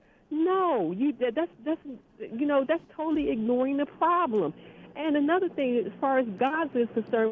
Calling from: Baltimore, Maryland, United States; from Baltimore.

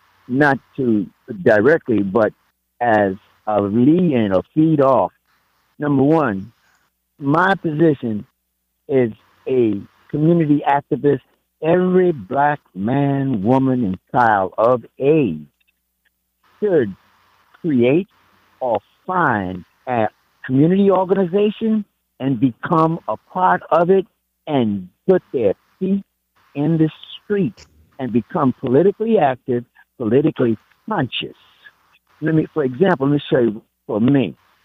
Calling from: Brooklyn, New York, United States; I am calling from Brooklyn, do or die bedside.

